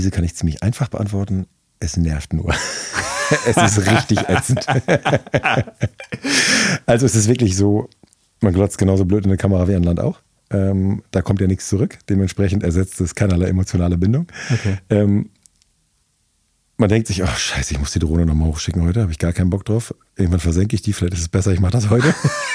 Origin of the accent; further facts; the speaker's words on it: Norderney, Lower Saxony, Germany; ich bin auf Norderney aufgewachsen. Ich bin seit 38 Jahren Wassersportler.